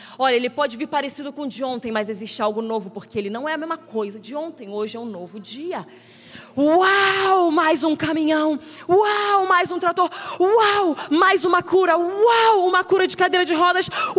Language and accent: Portuguese; Rio de Janeiro, Brazil; moved away; Tipo eu, saí do Rio de Janeiro, mas o Rio de Janeiro não sai de mim.